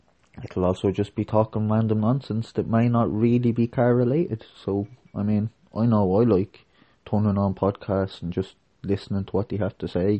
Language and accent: English; Ireland; I'm from Ireland.